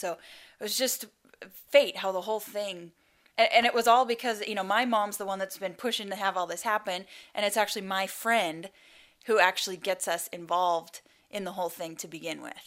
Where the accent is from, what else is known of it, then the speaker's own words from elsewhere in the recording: Tigard, Oregon, United States; The church that I grew up in Tigard